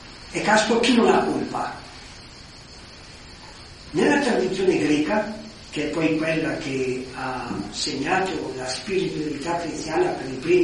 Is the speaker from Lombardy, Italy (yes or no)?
yes; Como, Lombardy, Italy; Mi ricordo nel nostro dialetto io sono di Como, no?